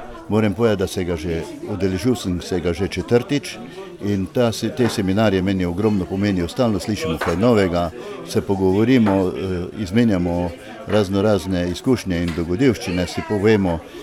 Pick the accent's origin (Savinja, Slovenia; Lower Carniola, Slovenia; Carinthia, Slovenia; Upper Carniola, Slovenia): Carinthia, Slovenia; Slovenj Gradec; prihajam iz Slovengradca